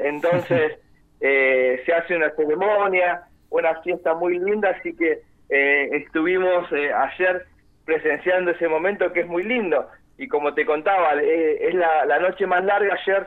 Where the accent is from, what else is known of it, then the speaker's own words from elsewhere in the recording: Ushuaia, Tierra del Fuego, Argentina; Yo soy de Ushuaia, mi familia es de Ushuaia.